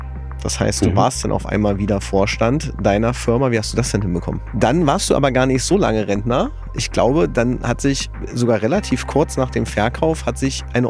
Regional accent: East Germany, Germany; Du bist ja ein Kind des Ostens, so wie ich.

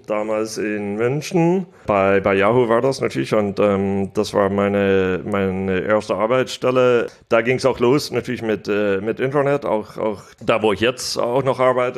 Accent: United States; also born or lived in Germany; Also meine Mutter kommt aus Deutschland, mein Vater aus Amerika. Ich bin hauptsächlich in Amerika aufgewachsen, bin dann immer wieder hin und her gegangen zwischen Deutschland und Amerika

